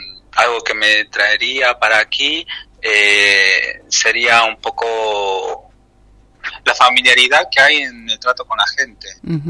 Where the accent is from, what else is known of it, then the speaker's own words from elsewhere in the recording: Tartagal, Salta, Argentina; Porque para mí Tartagal sí es mi pueblo, sigue siendo un pueblo.